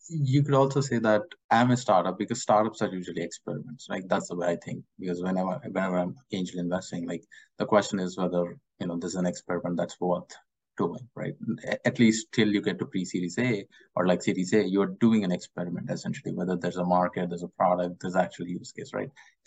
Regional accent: India; now in United States; I grew up in India and I moved to the US and I do a USD to rupee conversion all the time.

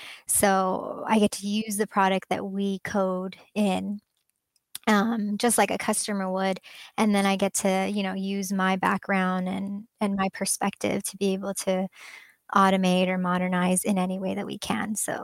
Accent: California, United States; and I'm from Silicon Valley, so I've been like coding since I was in fifth grade, you know.

